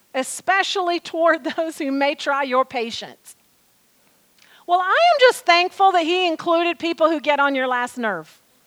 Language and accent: English; the South, United States; I grew up in the South. I don't ever remember seeing one Catholic church in the community where I lived, ever.